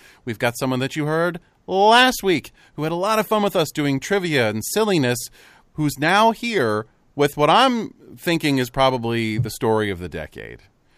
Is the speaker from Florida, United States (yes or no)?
no; Pennsylvania, United States; Or where I'm from, the whip around. Pennsylvania.